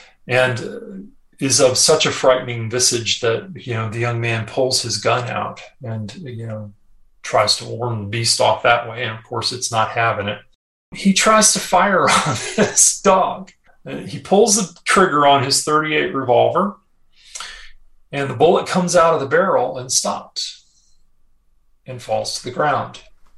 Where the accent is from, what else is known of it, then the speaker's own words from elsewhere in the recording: Texas, United States; You can tell I'm from Texas originally.